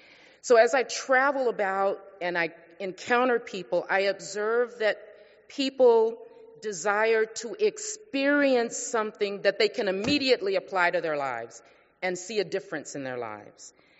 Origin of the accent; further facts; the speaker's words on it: Louisiana, United States; First of all, I was raised in Louisiana. That if you're from Louisiana, you know what I'm talking about.